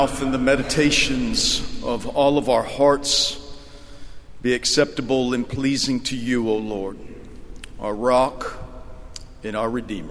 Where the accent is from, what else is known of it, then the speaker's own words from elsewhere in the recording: Texas, United States; the onward Christian soldiers rhetoric I grew up hearing here in Texas, and still hear when I get outside of the Broadway bubble.